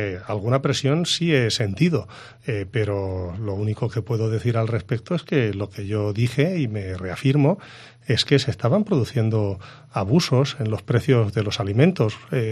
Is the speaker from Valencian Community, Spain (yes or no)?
yes; Valencian Community, Spain; conozco profundamente el tejido económico valenciano, las pequeñas y medianas empresas, he desarrollado mi actividad profesional durante una década en mi tierra